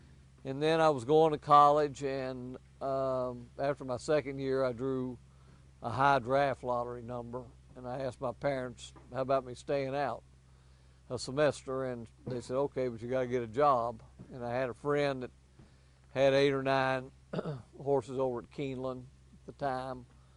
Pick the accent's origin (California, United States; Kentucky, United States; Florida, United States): Kentucky, United States; Lexington; Well, I grew up in Lexington, Kentucky, so I was around the atmosphere a little bit.